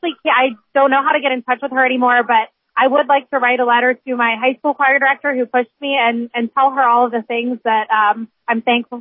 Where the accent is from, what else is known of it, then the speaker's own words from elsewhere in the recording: Pittsburgh, Pennsylvania, United States; So I'm from Pittsburgh, went to school at Kent State, and then I've just worked my way west.